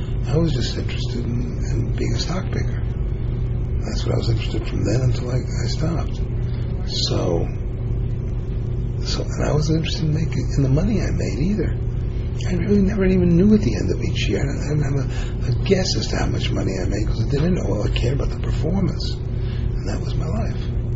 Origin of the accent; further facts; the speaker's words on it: Brooklyn, New York, United States; I grew up in Bensonhurst, you know, where stocks were like Swahili.